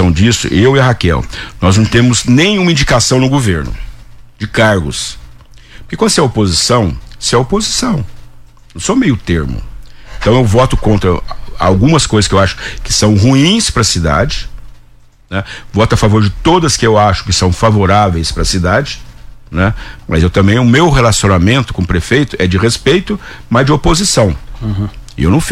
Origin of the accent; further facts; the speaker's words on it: Monte Santo de Minas, Minas Gerais, Brazil; moved away as an adult; now in São Carlos, Brazil; Eu não sou daqui, eu sou de Monte Santo de Minas, da grande Monte Santo de Minas.